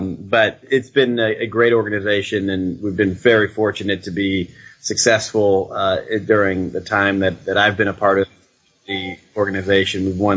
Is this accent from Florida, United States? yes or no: no; Cleveland, Ohio, United States; now in Boston, United States; I grew up loving baseball, but I'm from Cleveland, Ohio, and so the Indians are the team in Cleveland.